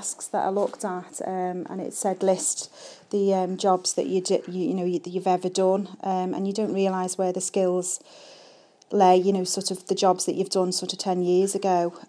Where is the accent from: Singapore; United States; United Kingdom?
United Kingdom; Maghull, North West England; I'm from Magull and I have two children.